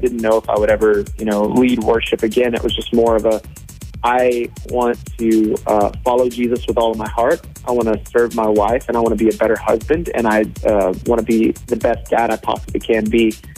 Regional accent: South Carolina, United States; born there; now in Nashville, United States; I was born in South Carolina. So we live in Nashville, Tennessee now.

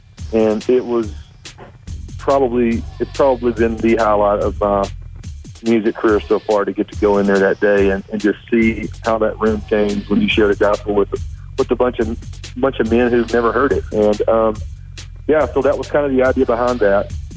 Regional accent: Arkansas, United States; And, you know, obviously I grew up in Arkansas. I grew up about an hour from where … was born.

